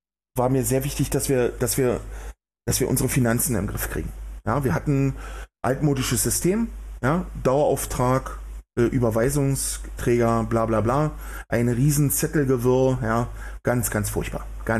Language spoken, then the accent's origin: German; Berlin, Germany; wenn ich das mal so als Berliner sagen darf.